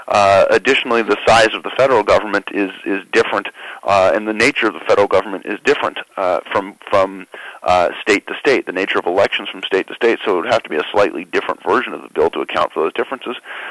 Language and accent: English; Los Angeles, California, United States; you're from Los Angeles, I'm from Los Angeles.